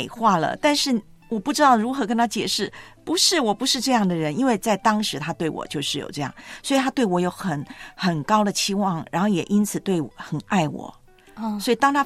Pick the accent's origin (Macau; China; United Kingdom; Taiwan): Taiwan; Taipei; 在我的老家台湾的阳明山，台北的阳明山还是挺漂亮的一个风景区